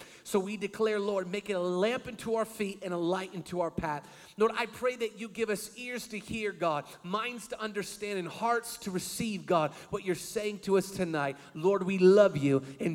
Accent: Seattle, Washington, United States; I'm a big football fan, and the Seahawks are my team. I'm from Seattle.

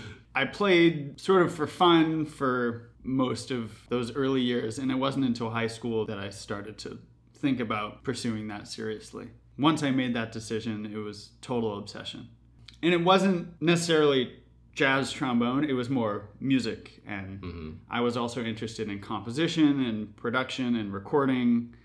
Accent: Seattle, Washington, United States; born there; moved away as an adult; now in New York, United States; I was born in Seattle, Washington in 1992.

